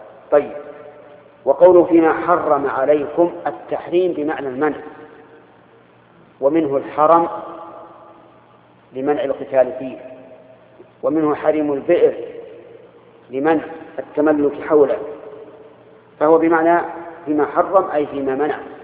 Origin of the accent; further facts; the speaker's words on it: Al-Qassim, Saudi Arabia; ومن الحبة السوداء وتعرف عندنا في القصيم بالسميرة